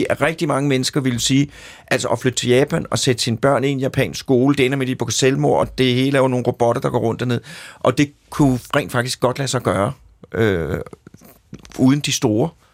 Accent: Germany; Danish is a second language; fordi jeg er jo bare tysker

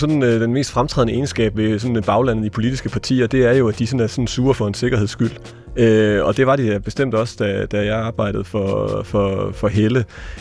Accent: Hjørring, North Denmark Region, Denmark; Arne Boelt, som jo var borgmester i min gamle hjemkommune Hjørring

